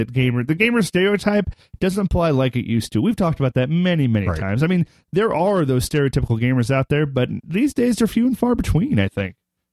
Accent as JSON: {"language": "English", "country": "United States", "said": "This is the area. I'm American. I own this area around me where I stand."}